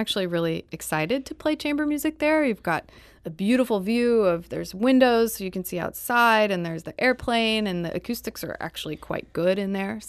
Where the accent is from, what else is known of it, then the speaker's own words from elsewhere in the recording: St. Louis, Missouri, United States; Well, I'm from St. Louis